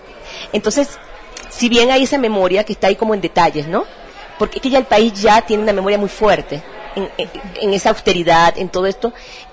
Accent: Santa Ana, Nueva Esparta, Venezuela; yo soy de Santa Ana, que es un pueblo del centro de Margarita. Entonces, también, para nosotros, el mar no es la referencia directa

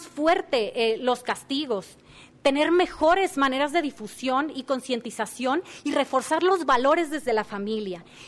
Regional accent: Tequila, Jalisco, Mexico; soy originaria de Tequila, la tierra que le otorga identidad a Jalisco y a México ante el mundo.

